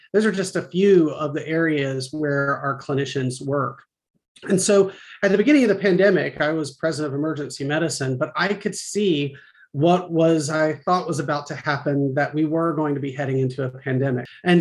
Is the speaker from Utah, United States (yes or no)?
no; North Carolina, United States; I'm from Eastern North Carolina. I grew up the beach, going to out on the water on Saturdays with my dad in a flat bottom